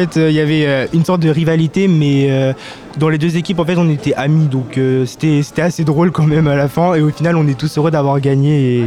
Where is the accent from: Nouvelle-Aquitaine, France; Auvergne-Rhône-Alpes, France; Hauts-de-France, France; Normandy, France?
Normandy, France; Alençon; je suis originaire de Normandie, donc de Alençon, entre le Caen et Le Mans.